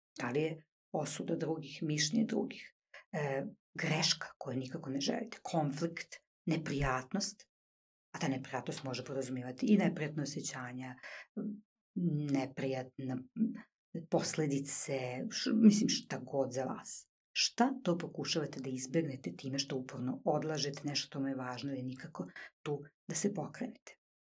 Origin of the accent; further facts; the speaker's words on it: Vojvodina, Serbia; Tako, imate kade, što bi se reklo kod nas u Vojvodini.